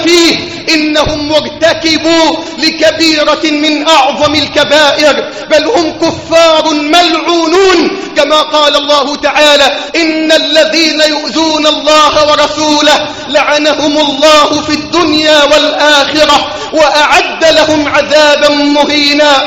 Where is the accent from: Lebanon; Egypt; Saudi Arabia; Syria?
Egypt; اللهم احفظ بلدنا مصر